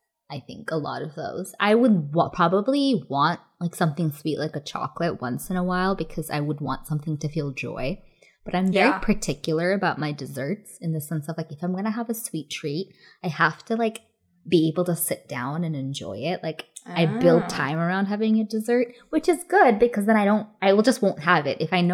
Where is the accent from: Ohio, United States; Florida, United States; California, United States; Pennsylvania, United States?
California, United States; I feel like growing up in California and then also just going and visiting tropical places a lot, I have dealt with ants a lot.